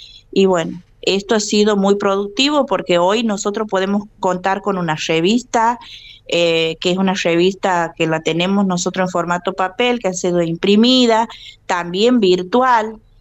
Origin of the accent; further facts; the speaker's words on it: Weisburg, Santiago del Estero, Argentina; Yo soy de aquí de Weisburg, soy nacida, criada